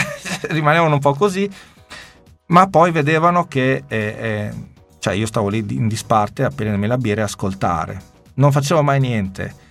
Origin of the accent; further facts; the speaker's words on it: Padua, Veneto, Italy; Io poi vengo da Padova, che è una città universitaria